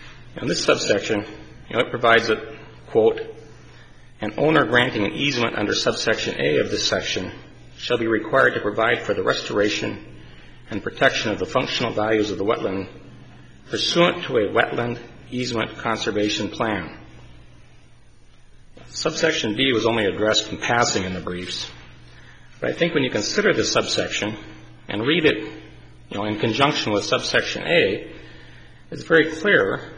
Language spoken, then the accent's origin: English; Kalispell, Montana, United States; I'm from Kalispell, Montana.